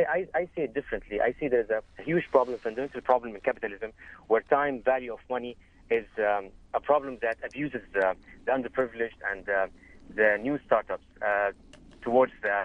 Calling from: Jeddah, Makkah Province, Saudi Arabia; Hi. I'm calling from Jeddah, Saudi Arabia. I'm an ex-investment banker, worked in different cities around the world

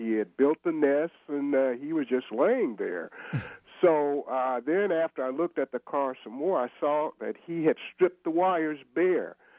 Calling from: Fort Worth, Texas, United States; My question is, and I'm calling from Fort Worth

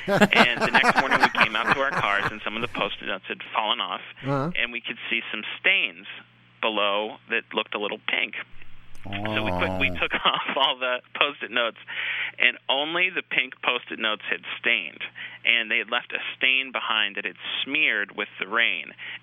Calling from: Narberth, Pennsylvania, United States; I'm calling from Narberth, Pennsylvania.

